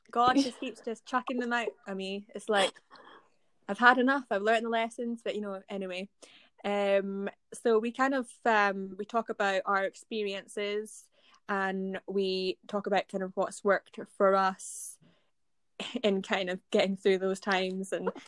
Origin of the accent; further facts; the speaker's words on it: Scotland, United Kingdom; We are two Scottish gals in our late 20s to early 30s